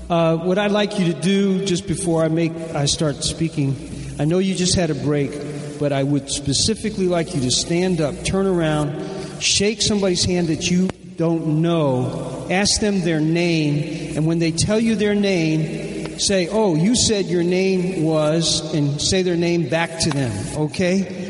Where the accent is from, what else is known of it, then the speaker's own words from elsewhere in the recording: Newark, New Jersey, United States; also born or lived in Memphis, Tennessee; I was born in Memphis, Tennessee. Father and mother broke up. And my father put my mother and us kids on the train to Newark, New Jersey.